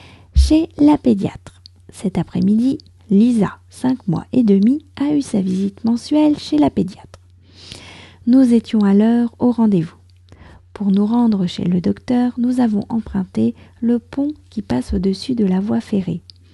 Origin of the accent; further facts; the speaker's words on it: France; je suis française, j'habite près de Paris